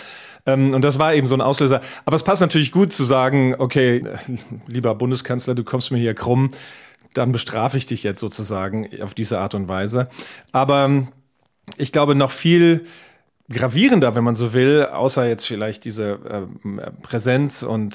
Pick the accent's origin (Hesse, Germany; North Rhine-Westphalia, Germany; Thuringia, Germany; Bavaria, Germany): Hesse, Germany; Wiesbaden; In Wiesbaden, meiner Heimatstadt